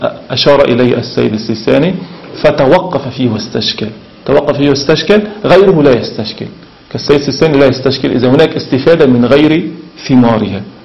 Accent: Syria; وبعضهم نحن في شمال سوريا يقول الجبس

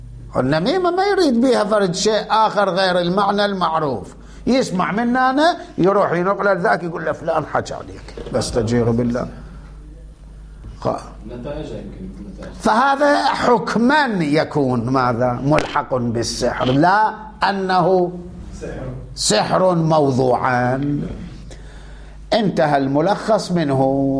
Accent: Iraq; احنا عندنا بالعراق كان يقولوا له ملبس نوع من انواع الحلويات

